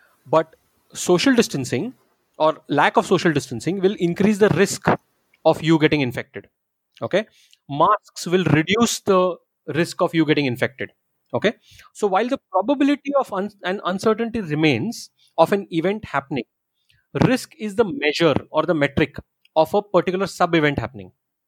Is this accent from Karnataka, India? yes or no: no; Mumbai, Maharashtra, India; now in Gurgaon, India; Both of us, me and my wife, we're from Bombay. Didn't know anybody in Gurgaon.